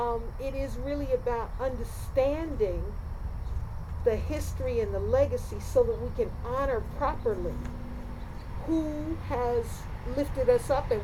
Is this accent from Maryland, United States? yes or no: yes; Baltimore, Maryland, United States; I don't say dog like that, and I was born and raised in Baltimore.